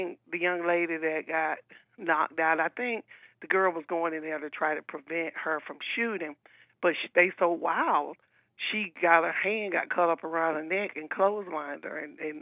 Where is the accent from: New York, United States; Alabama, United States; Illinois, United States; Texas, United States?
Alabama, United States; And I remember growing up in Alabama, I wanted to play on the basketball team